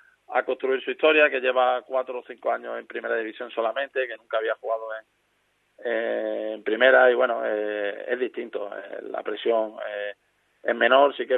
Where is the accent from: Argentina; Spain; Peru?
Spain; Málaga, Andalusia; poder volver al equipo de mi ciudad, allí a mi tierra